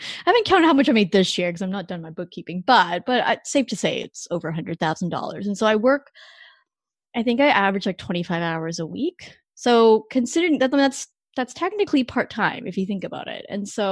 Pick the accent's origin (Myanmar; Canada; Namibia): Canada; And so because I'm not an American citizen, so I'm actually Canadian.